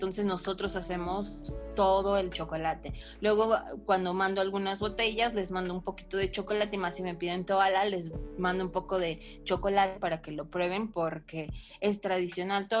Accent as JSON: {"language": "Spanish", "region": "Oaxaca", "country": "Mexico", "said": "como nosotros somos del Istmo de Tehuantepec"}